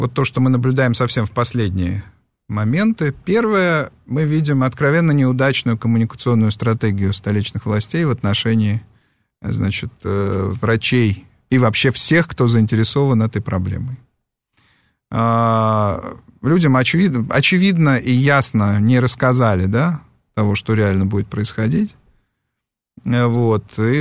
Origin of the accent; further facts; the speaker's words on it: Moscow, Russia; Я вам его предсказываю, как москвич коренной